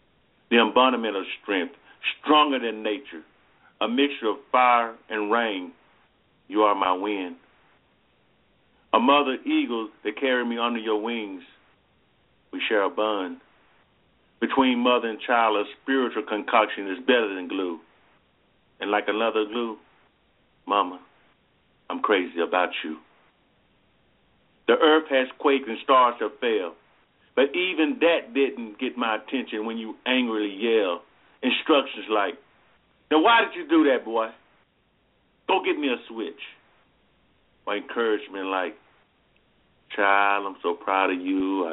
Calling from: Alabama, United States; again from Alabama.

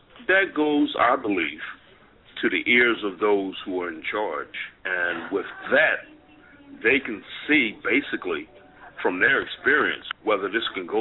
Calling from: Philadelphia, Pennsylvania, United States; I'm calling in from Philadelphia.

